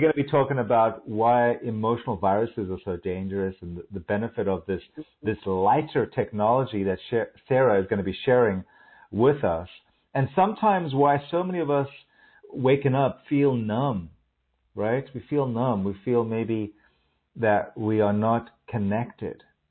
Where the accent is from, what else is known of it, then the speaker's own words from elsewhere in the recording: South Africa; And so we're both from South Africa originally.